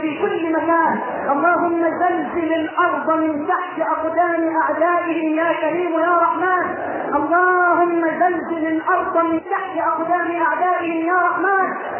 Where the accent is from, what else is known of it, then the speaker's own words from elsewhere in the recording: Egypt; بلدنا مصر